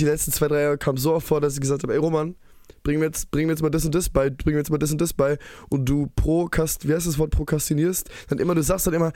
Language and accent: German; Darmstadt, Hesse, Germany; Nee, wir kommen aus Darmstadt. Wir kommen nicht aus Hamburg.